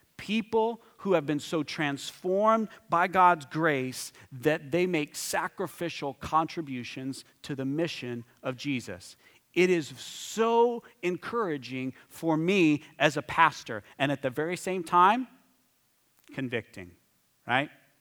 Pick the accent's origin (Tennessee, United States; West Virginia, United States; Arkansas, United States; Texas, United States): Texas, United States; Where I grew up in West Texas, there's a couple of really great buffets.